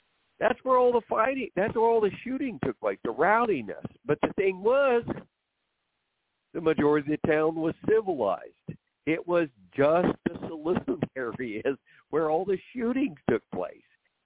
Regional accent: Oklahoma, United States; I grew up on the border of Oklahoma and Kansas. My dad was born on the Kansas side, and I was raised mostly on the Oklahoma.

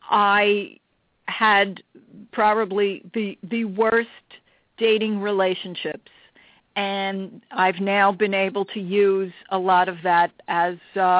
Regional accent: New York, United States; accent: New York; I guess about 22 years, although according to many people, I have not lost my New York accent.

